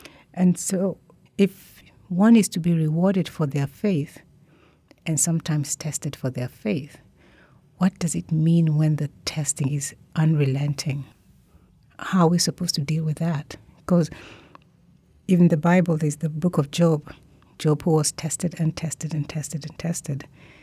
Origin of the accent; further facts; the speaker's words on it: Gulu, Northern Region, Uganda; Well, I'm from Northern Uganda. I'm an Acholi woman from Northern Uganda, and my hometown is Gulu.